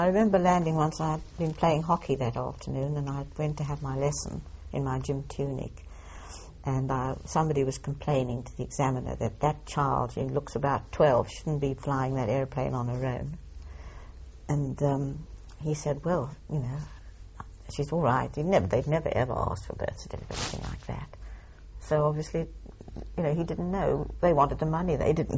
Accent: South Africa; and I'm being a South African, I heard this very cultured voice behind me.

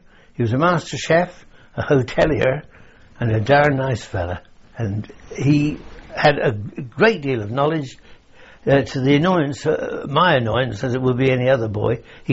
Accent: Winchester, South East England, United Kingdom; I was born in Winchester on the 1st of June 1918 at 12:15 in a little nursing home in number 13 St. Peter Street.

